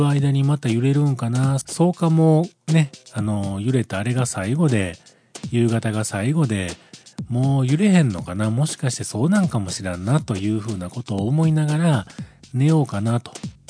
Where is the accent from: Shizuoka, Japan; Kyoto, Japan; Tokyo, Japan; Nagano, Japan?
Kyoto, Japan; 僕がこの京都市に生まれ育ち、今まででこんな経験は本当初めてで